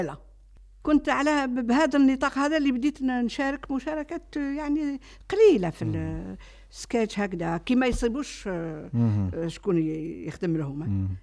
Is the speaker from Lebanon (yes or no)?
no; Algeria; احنا معروفة الكلمة هذه عندنا في الجزائر فام دو ميناج.